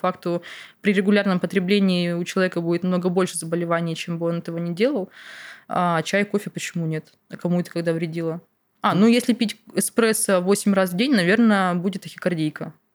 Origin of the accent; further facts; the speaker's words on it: Krasnoyarsk, Krasnoyarsk Krai, Russia; born there; moved away; Допустим, в Красноярске, где я родилась, там негде ездить действительно.